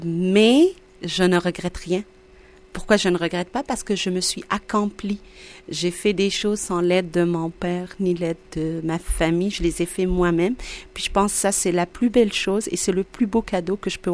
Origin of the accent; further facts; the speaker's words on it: Algeria; moved away; je n'ai jamais pensé qu'un jour je vais immigrer, vivre ailleurs que l'Algérie, parce que je suis algérienne d'origine. Et là, ça fait quand même, quoi, ça va faire 17 ans que je suis là. Je suis arrivée toute jeune